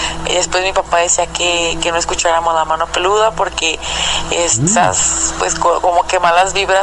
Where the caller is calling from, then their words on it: Guanajuato, Mexico; soy de Guanajuato.